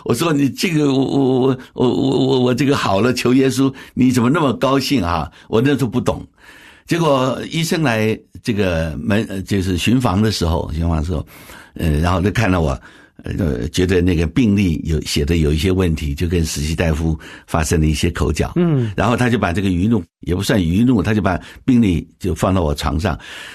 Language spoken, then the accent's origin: Chinese; Qingshui, Taichung, Taiwan; born there; 因为1950年我出生在台中清水，